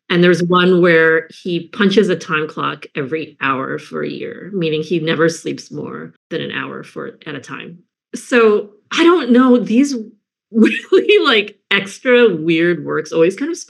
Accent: New Jersey, United States; Personally, I grew up in New Jersey, also during the 80s.

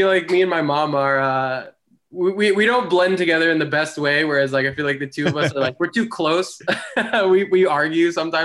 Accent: New York, United States; So I was born in Battery Park, and then I did most of my growing up on Long Island, and then back and forth. I lived in the city for a long time, and then eventually I came back to Long Island

